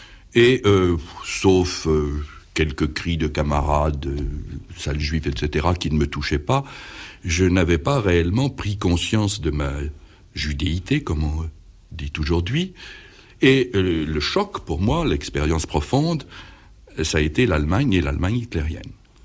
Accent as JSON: {"language": "French", "town": "Paris", "region": "Île-de-France", "country": "France", "tie": "born there", "said": "Bien, eh bien, je suis né à Paris."}